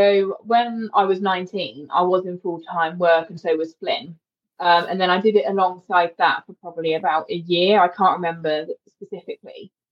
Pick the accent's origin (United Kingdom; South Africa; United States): United Kingdom; Oxford, South East England; my family and my partner's family both still live in Oxford. And like I say, we are from Oxford, so we know the area really well.